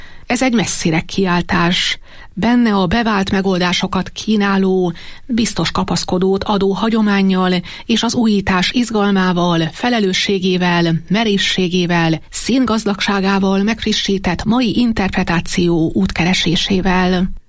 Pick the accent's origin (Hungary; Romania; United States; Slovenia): Hungary; Szigetcsép, Pest; 2008 és 2015 között készítettem népzenei gyűjtéseket szülőfalumban, Szigetcsépen